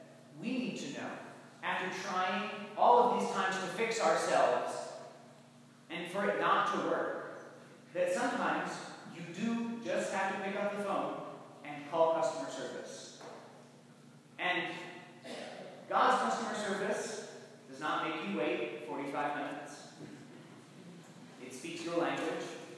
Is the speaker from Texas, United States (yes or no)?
no; Bethlehem, New York, United States; I'm from Bethlehem originally. I went to LaSalle in Troy, and then to the University of Notre Dame, where I studied philosophy and vocal performance.